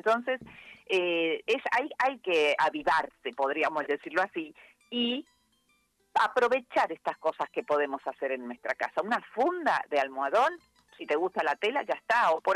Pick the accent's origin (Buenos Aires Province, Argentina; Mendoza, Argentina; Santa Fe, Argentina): Mendoza, Argentina; now in Buenos Aires, Argentina; Mendocina.